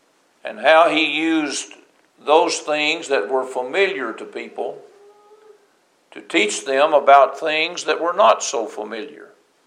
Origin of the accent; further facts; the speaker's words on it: Gainesboro, Tennessee, United States; Now, you've heard me tell you that I'm from Jackson County. That's Gainesboro. No joke.